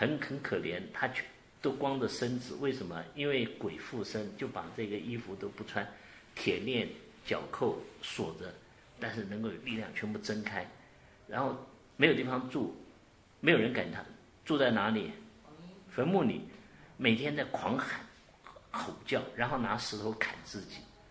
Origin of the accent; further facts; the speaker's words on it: China; 或者我们中国人讲的鬼